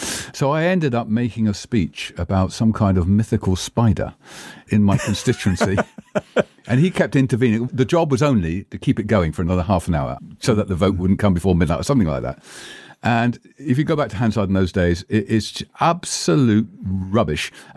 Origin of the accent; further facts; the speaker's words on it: Tiverton, South West England, United Kingdom; I was raised in Devon on a dairy farm just outside Tiverton.